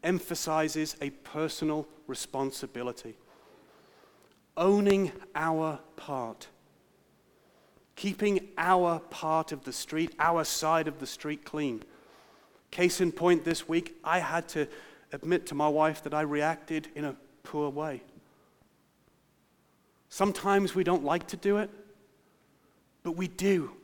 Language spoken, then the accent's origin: English; Kentucky, United States; accent: Kentucky; I've got to make sure you've got to state that with my strong Kentucky accent, right?